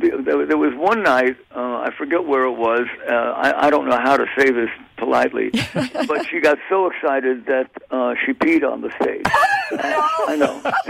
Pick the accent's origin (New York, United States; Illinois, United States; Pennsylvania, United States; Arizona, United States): New York, United States; now in California, United States; I mean, I am a New Yorker, even though I've lived in California longer than I was in New York. But once you come from New York, you're always a New Yorker.